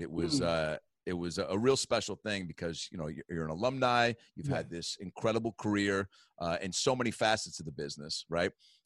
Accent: Seattle, Washington, United States; I'm from Seattle, Washington.

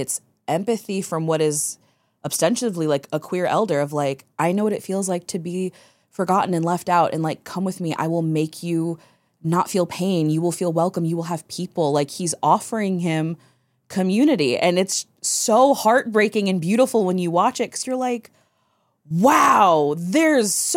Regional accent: Midwest, United States; Yeah, and he's not from, we're from the Midwest.

